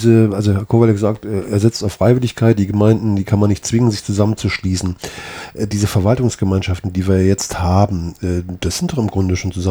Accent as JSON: {"language": "German", "town": "Gera", "region": "Thuringia", "country": "Germany", "said": "Ich war immer beschimpft, dass ich aus Gera komme."}